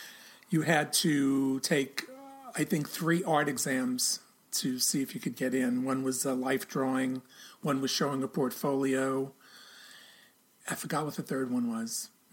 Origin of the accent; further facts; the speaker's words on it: New York City, New York, United States; Well, being a New Yorker, you know, I'm a native New Yorker.